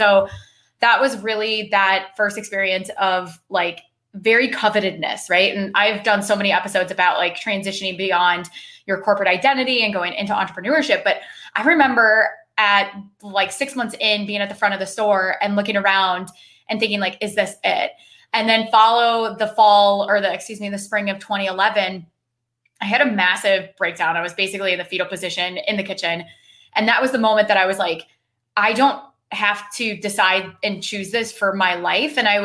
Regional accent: Iowa, United States; now in Chicago, United States; so I live in Chicago now. I grew up in Iowa.

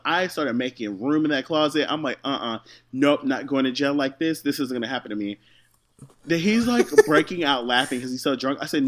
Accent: Houston, Texas, United States; guess what? I'm from Houston. So don't argue with me.

